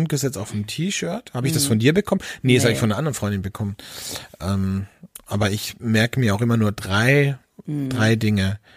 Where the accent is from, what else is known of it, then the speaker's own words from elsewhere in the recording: Austria; now in Cologne, Germany; Und früher habe ich immer gesagt, nein, ich bin aus Österreich.